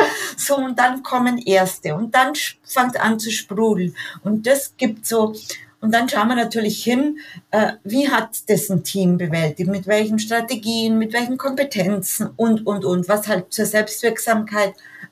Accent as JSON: {"language": "German", "country": "Germany", "said": "Und da glaube ich, sind wir Deutsche nicht so gut."}